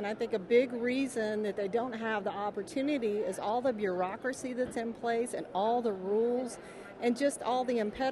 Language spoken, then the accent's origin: English; Boerne, Texas, United States; I'm from Bernie, Texas.